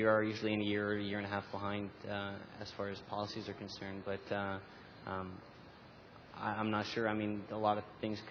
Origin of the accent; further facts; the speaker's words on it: Ottawa, Ontario, Canada; I'm from Ottawa.